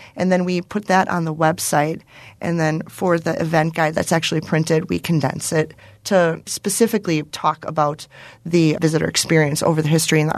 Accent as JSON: {"language": "English", "town": "Milwaukee", "region": "Wisconsin", "country": "United States", "tie": "born or raised there", "said": "Well, born and raised in Milwaukee, I know a lot about a lot of these sites"}